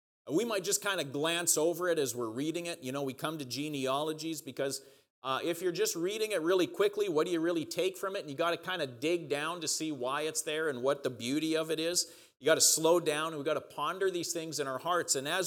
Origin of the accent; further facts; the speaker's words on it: Saskatchewan, Canada; even though I was from Saskatchewan, you all still hired me.